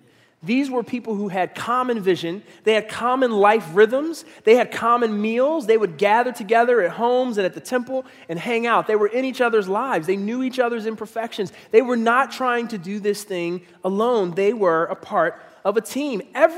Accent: Philadelphia, Pennsylvania, United States; I'm originally from Philadelphia, so I have to put Rocky on the list.

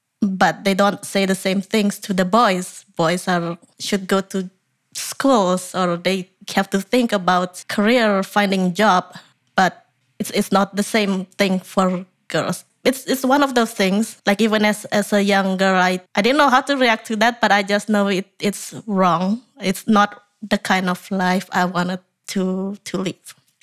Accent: Indonesia; moved away as an adult; now in Canada; So I moved to Canada more than 20 years ago in 2000. I came from Indonesia. Yeah, as soon as I graduated from high school, I came here and stayed around.

